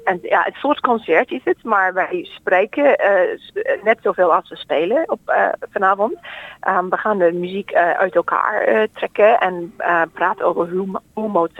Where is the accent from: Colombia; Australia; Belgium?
Australia; Dutch is a second language; also born or lived in Netherlands; ik ben nu al 7 jaar terug in Australië. Ik kom uit Australië. Ik heb 17 jaar in Nederland gewoond en gewerkt. En toen ik daar was, was mijn accent minder. Maar nu gebruik ik mijn Nederlands niet elke dag. Het accentje is weer ingekropen.